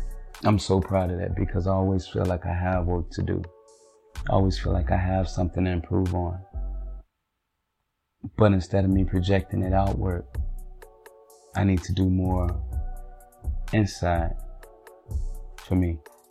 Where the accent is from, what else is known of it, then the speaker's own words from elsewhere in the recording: Chicago, Illinois, United States; because that is something that we are not taught to do growing up in Chicago.